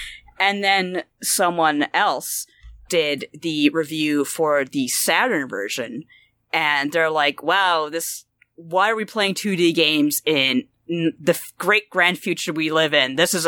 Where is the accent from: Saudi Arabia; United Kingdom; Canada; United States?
Canada; Who's going to care? We're Canadian.